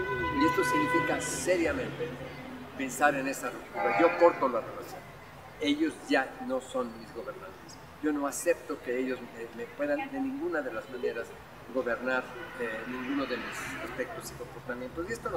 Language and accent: Spanish; Oaxaca, Mexico; los que venimos de Oaxaca